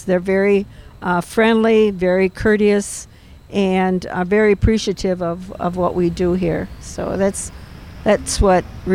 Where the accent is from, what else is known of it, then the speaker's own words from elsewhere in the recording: Freedom, Wisconsin, United States; I'm from Freedom, Wisconsin, which is about 40 minutes north of here.